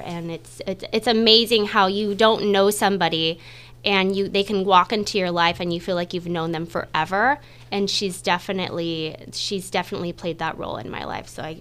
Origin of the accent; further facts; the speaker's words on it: Clovis, California, United States; also born or lived in Fremont; I am a local hairstylist here in town, also lead a nutritionist organization. I moved here from Fremont when I was about 8 years old, so I'm a local pretty much. Went to Clovis East High School, all that good stuff.